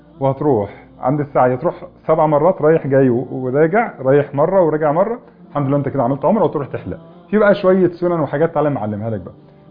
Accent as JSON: {"language": "Arabic", "country": "Egypt", "said": "حس ان انا مصري"}